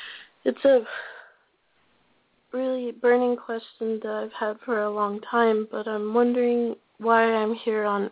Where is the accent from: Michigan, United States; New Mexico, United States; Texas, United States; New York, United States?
New Mexico, United States; I'm from New Mexico.